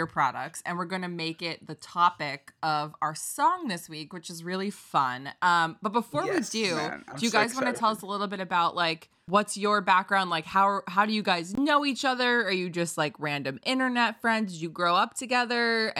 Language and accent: English; Rome, Lazio, Italy; because he's from the north and I'm from Rome.